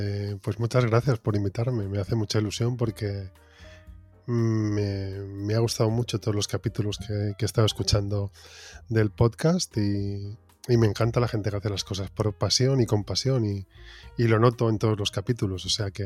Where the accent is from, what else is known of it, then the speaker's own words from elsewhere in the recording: Papiol, Catalonia, Spain; yo tengo un colega en mi pueblo, de donde yo soy, que es Papiol, un pueblecito pequeño aquí en Barcelona